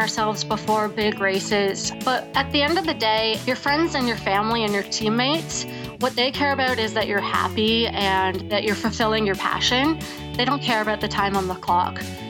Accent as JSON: {"language": "English", "town": "Oshawa", "region": "Ontario", "country": "Canada", "tie": "born or raised there", "also_born_or_lived": "Ajax", "said": "I am 30 years old. I live in Toronto, Ontario, Canada, and I was born in a town about 40 minutes outside of Toronto called Ajax, and I grew up in Oshawa, Ontario."}